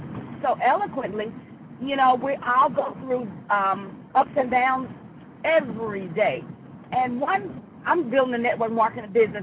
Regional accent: Texas, United States; from Texas.

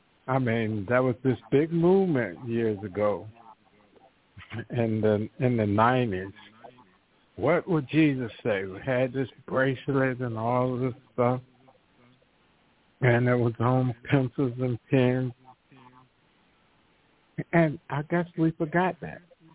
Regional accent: the South, United States; growing up in the South, the supposedly Bible Belt, I saw how people treated each other

